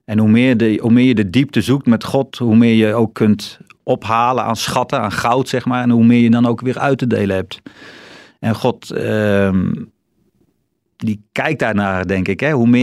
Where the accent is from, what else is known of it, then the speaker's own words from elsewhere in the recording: North Brabant, Netherlands; Nee, ik kom uit Brabant helemaal.